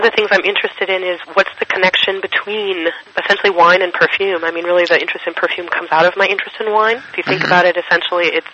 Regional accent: Camden, Maine, United States; moved away as an adult; So I grew up in Camden and then moved away from New England. We moved to the West Coast when I was in my early 20s to go to graduate school.

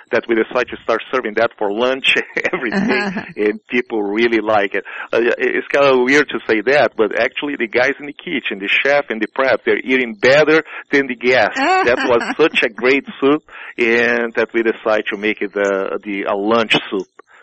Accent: Rio Grande do Sul, Brazil; I want to do something that was representing my hometown. You know, like the place I came from, the birthplace of churrasco.

